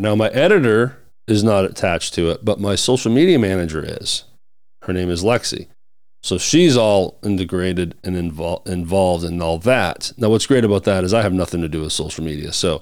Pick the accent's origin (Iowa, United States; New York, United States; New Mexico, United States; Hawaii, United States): New York, United States; Now I'm from New York. What's going on here?